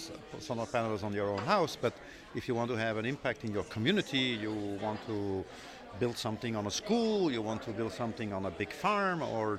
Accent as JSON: {"language": "English", "country": "Belgium", "second_language": "English", "said": "I am originally from Belgium"}